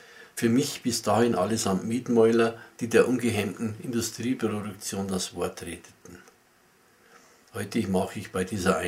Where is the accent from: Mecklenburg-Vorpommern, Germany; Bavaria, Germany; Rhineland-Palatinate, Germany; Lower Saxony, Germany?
Bavaria, Germany; die Bayerische Donau, also meine Heimat. Die Bayerische Donau zwischen Regensburg und Passau